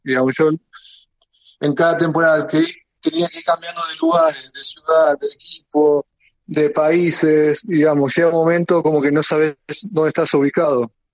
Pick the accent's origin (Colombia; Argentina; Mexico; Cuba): Argentina; now in Spain; para todos los argentinos, los que dedicamos al básquet, venir acá a España es un sueño.